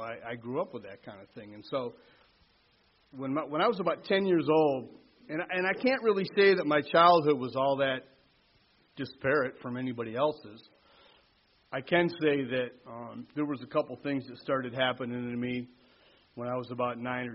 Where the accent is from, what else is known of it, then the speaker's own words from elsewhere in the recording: Syracuse, New York, United States; I grew up in Syracuse, New York. I grew up CIA, Catholic Irish alcoholic.